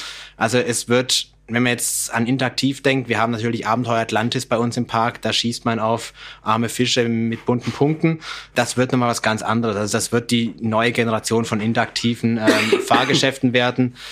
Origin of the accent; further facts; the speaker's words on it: Switzerland; Aber ich bin ja Schweizer